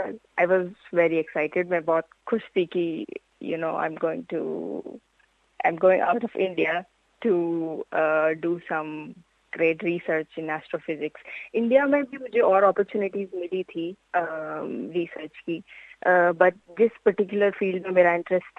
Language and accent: Hindi; Jodhpur, Rajasthan, India; मैं जोधपुर राजस्थान से हूँ